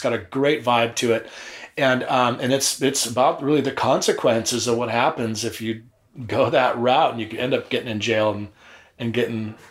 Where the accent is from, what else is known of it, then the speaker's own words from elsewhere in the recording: Long Beach, California, United States; Yeah, growing up in Long Beach, the scene was awesome.